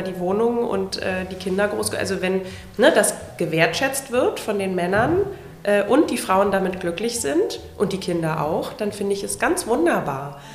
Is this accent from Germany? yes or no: yes; East Germany, Germany; ich komme ja nun aus dem Ostteil des Landes